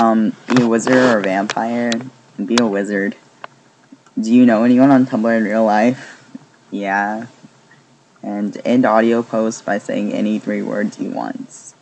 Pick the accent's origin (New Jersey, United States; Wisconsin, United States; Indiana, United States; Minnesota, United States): Indiana, United States; Indianapolis; I'm from Indianapolis.